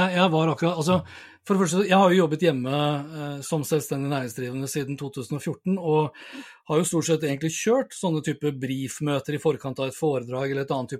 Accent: Sandefjord, Vestfold, Norway; jeg er jo opprinnelig fra Sandefjord

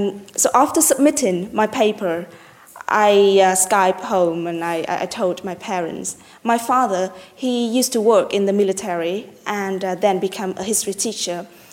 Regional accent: Vietnam; from Vietnam. Well, I grew up being taught that everyone should love his country, should nurture and express his patriotism.

